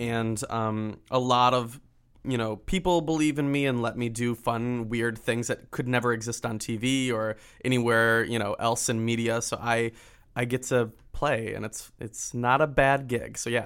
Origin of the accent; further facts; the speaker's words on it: Michigan, United States; I'm from Michigan.